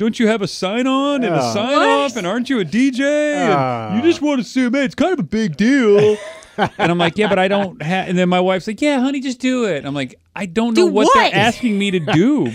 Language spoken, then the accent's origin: English; Kansas City, Missouri, United States; also born or lived in Arizona; I said, I grew up in Kansas City, so I've always been a Chiefs fan